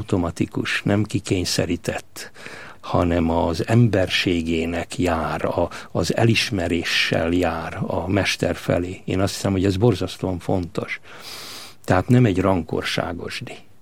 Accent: Hungary; born there; mindenünk Kolozsváron maradt, én már itt születtem, édesanyám 9 hónapos terhes volt a több hónapos marhavagonos menekülés alatt

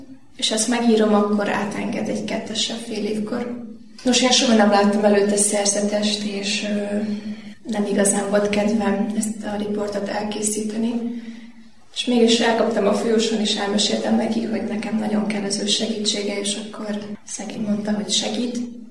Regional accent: Great Hungarian Plain, Hungary; A családunk harmadik gyermekeként születtem, és én vagyok a legkisebb. Az Alföldön egy kis faluban nőttem föl.

